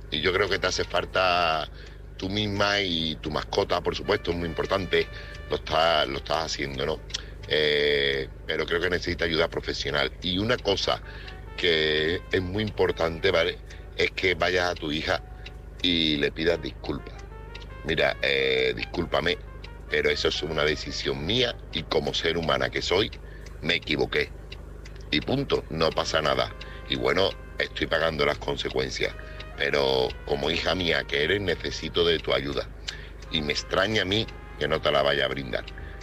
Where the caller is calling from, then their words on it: Seville, Andalusia, Spain; corresponsal de Sevilla.